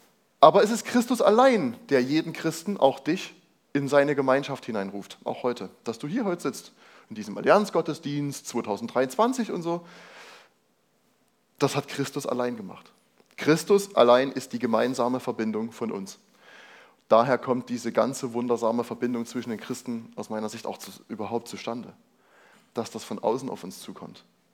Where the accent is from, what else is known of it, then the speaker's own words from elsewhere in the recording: Germany; das ist völlig egal, woher ich komme, ob ich aus Deutschland